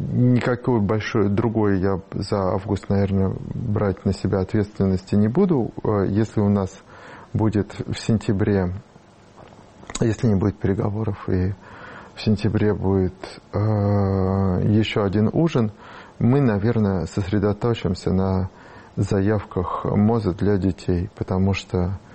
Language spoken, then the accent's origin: Russian; Russia; now in Latvia; я же россиянин